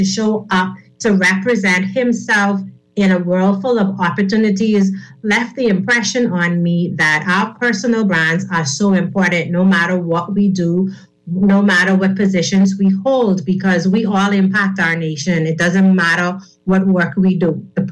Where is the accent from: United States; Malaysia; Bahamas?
Bahamas; Nassau, New Providence; Well, I am a humble woman from Baintown. I want to say that first. I grew up in the Farrington Road area. Vividly remember my young days in those areas.